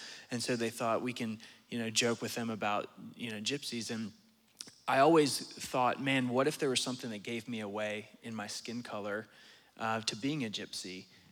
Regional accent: Pennsylvania, United States; first language Romani; But yeah, I grew up in Pennsylvania in the gypsy culture. We spoke Rumness, that language.

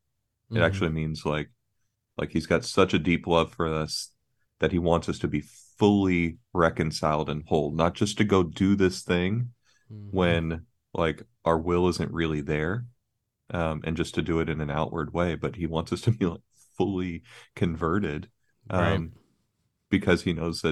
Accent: Bermuda; I saw that sort of British version of that growing up in Bermuda.

